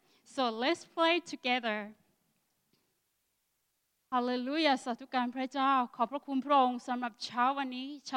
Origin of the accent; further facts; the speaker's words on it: Northern Thailand, Thailand; English is a second language; I am a youngest of 12. I am from Akha, Northern Thailand.